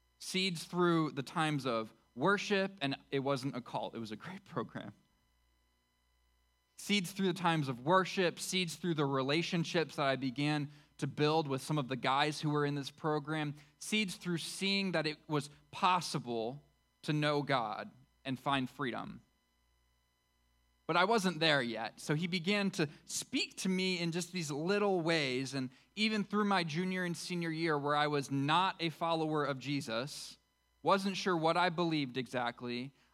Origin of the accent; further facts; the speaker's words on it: Jackson, Michigan, United States; moved away as an adult; also born or lived in Fort Myers, Florida; When I was 18, I moved from Michigan, which is where I'm from, the greatest state in the union. It's not, actually. It's an objective fact, Heather. I moved from Jackson, Michigan, which is maybe the worst city in the greatest state in the union, to Fort Myers, Florida